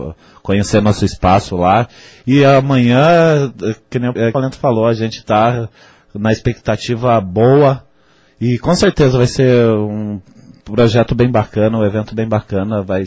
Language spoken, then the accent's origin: Portuguese; União da Vitória, Paraná, Brazil; Sou daqui, sou de União da Vitória.